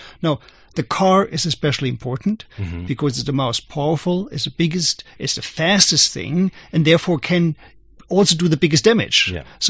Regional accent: Germany; when I was young, I grew up in Germany as a young boy.

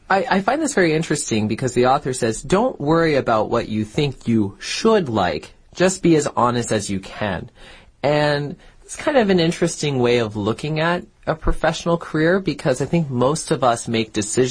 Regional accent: Virginia, United States; Well, I'm from Virginia.

